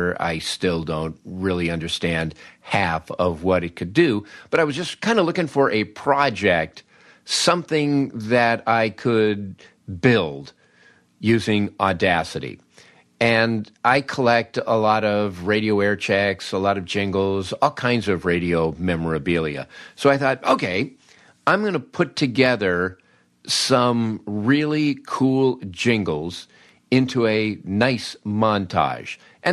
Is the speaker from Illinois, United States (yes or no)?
yes; Peoria, Illinois, United States; And how could my little station growing up in Peoria have this big elaborate jingle package?